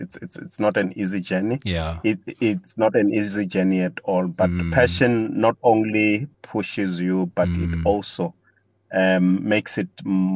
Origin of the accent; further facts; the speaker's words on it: Limpopo, South Africa; Yeah, so I am from Limpopo. I am an Adventist